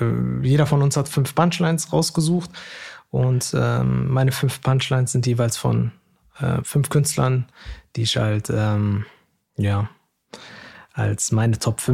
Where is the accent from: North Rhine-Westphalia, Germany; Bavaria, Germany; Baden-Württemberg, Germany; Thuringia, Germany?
North Rhine-Westphalia, Germany; Ich komme ja selber auch aus NRW.